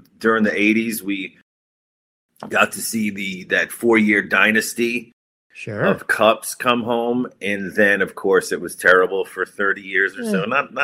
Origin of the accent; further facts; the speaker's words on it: Long Island, New York, United States; So growing up in Long Island, and after the 2 years of college in New York